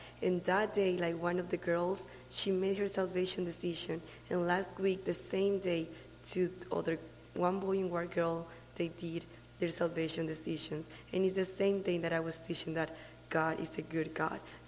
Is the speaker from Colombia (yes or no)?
yes; Colombia; Hi, I'm from Colombia